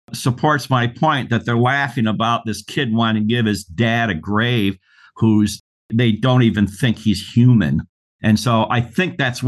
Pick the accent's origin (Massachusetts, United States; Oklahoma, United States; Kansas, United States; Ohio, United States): Ohio, United States; Cleveland; I'm from Cleveland, and we used to have a baseball team named the Cleveland Indians.